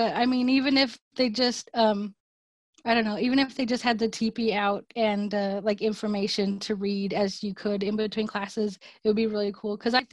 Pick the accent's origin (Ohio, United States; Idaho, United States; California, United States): Idaho, United States; Pocatello; I think that's so cool because, like I said, I'm born and raised in Pocatello.